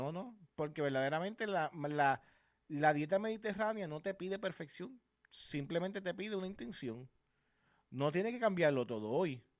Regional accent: Puerto Rico

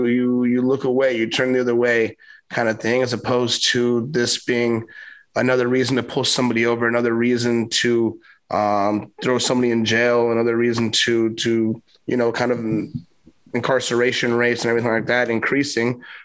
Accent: California, United States; for my home state of California

